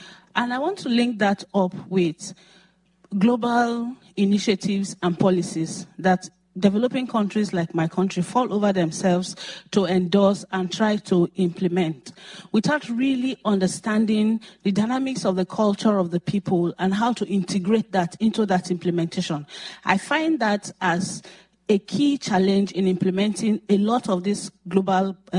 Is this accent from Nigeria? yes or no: yes; Nigeria; I'm from Nigeria.